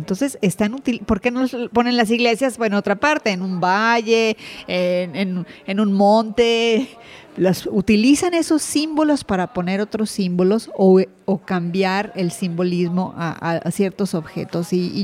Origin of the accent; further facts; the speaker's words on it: Mexico; en la historia de México, que es mi país de origen